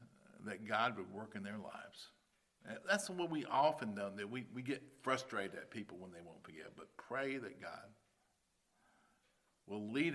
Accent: the South, United States; You know, I'm from the South, and I think very differently than some of you do on some issues and stuff like that. And I also speak differently.

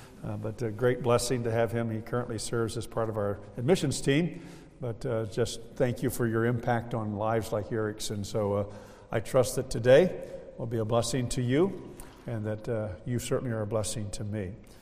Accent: Iowa, United States; I grew up in Iowa, and so that relationship of acquaintance was more familiar in the Midwest days that I had as a child.

